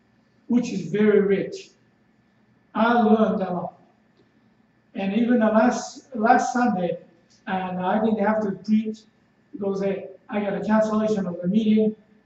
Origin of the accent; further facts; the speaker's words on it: Japan; accent: southern Japanese; English is a second language; And I hope you understand my southern Japanese accent in English.